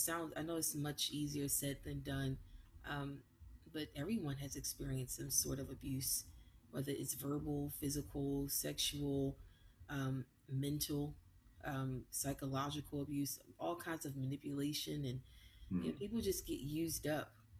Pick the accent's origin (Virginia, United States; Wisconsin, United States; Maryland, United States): Maryland, United States; Baltimore; now in Nashville, United States; Because I moved to Nashville from Baltimore, my hometown, specifically to pursue country music.